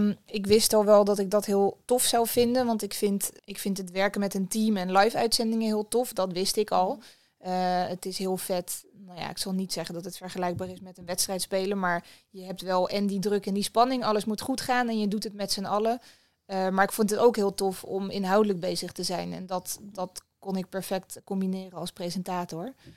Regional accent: Hilversum, North Holland, Netherlands; also born or lived in Kortenhoef; Ik ben opgegroeid in de omgeving Hilversum. Met mijn vader woonde ik in Hilversum, met mijn moeder in Kortehoef, een dorpje ernaast. Dus daar ben ik opgegroeid en toen ben ik rond mijn 18e, 19e ben ik naar Amsterdam vertrokken. En daar heb ik tot een jaar geleden gewoond en nu woon ik in Amersfoort.

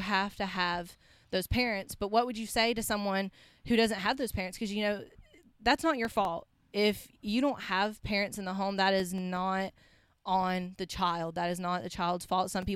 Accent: Chipley, Florida, United States; also born or lived in Brevard, United States; I feel like down in Florida, when we grew up in Chipley, Florida, everyone was very involved with their children.

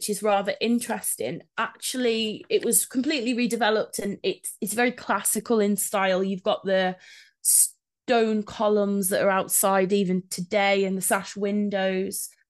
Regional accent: Madeley, West Midlands, United Kingdom; where I grew up in Madeley

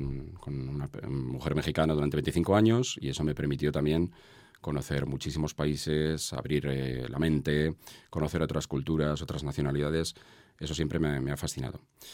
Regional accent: Madrid, Community of Madrid, Spain; No, me trasladé, o sea, es decir, viví 2 años en Chamberí y luego me trasladé a la zona norte de Madrid y era una... donde yo vivía, el bloque con mis padres, la casa era la última que había en Madrid, pero yo saltaba una valla y era campo

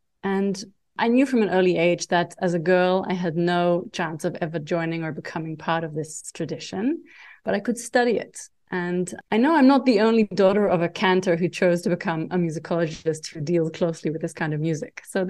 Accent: Israel; And particularly as a child growing up in Israel

